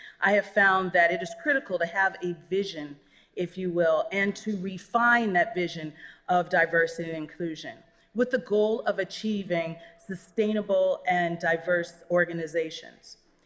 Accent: California, United States; And I'm from Silicon Valley, so I have a completely different spin on D&I, and in particular, diversity and inclusion.

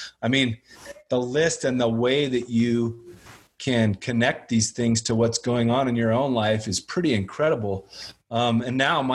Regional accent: Riverton, Wyoming, United States; also born or lived in Colorado; I grew up in Wyoming and Colorado, and I went through and I looked, and I'm looking at some of the list right now. I grew up in Riverton, Wyoming until I was in junior high.

